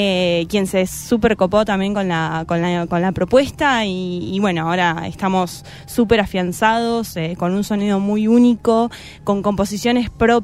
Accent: Centenario, Neuquén, Argentina; now in San Martín, Argentina; No originalmente, somos de Centenario, de Neuquén, pero sí ya hace 4 años ya que estamos acá viviendo.

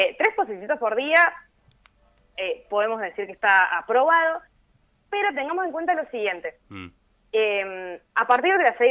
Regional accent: Argentina; es una infusión que nos, como argentinos, nos encanta para arrancar la mañana

